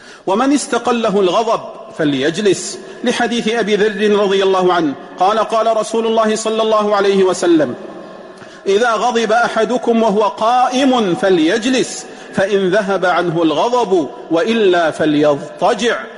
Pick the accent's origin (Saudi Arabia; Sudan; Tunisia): Saudi Arabia